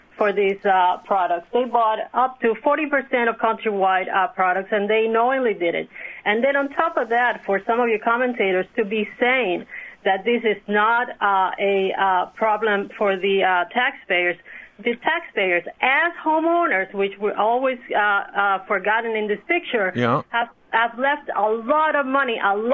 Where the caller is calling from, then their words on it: Jamaica Plain, Massachusetts, United States; I'm calling from Jamaica Plain.